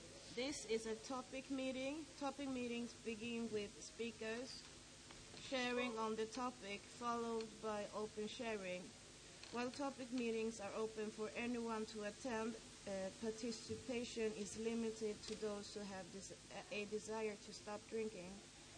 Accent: Stockholm, Stockholm County, Sweden; English is a second language; I'm from Stockholm and this is the AA preamble.

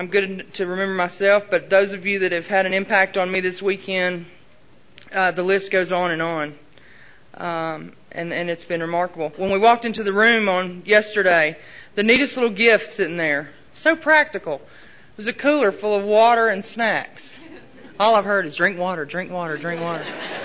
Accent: Southern United States, United States; I'm from the South, deep South. And we tend to know a thing or two about hospitality.

